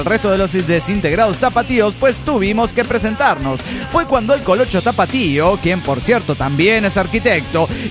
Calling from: Mendoza, Argentina; de Mendoza, Argentina.

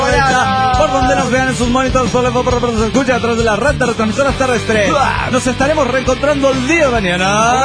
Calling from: Ibarra, Imbabura, Ecuador; el de Ibarra, Ecuador.

